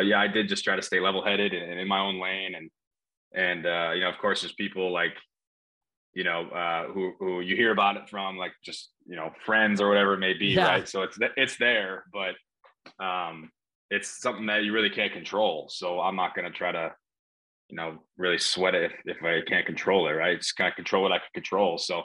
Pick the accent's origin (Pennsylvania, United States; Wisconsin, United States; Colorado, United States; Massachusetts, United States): Wisconsin, United States; You know, Varsho, yeah, he's another Wisconsinite because I grew up in Wisconsin.